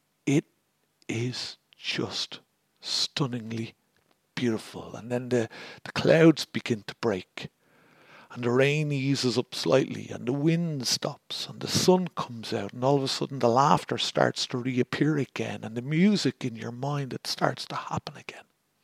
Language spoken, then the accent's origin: English; Dublin, Leinster, Ireland; accent: Dublin; being that my accent is of Dublin and Ireland